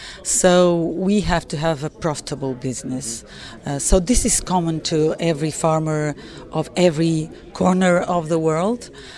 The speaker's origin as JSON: {"language": "English", "country": "Portugal", "said": "I'm from Portugal in Europe."}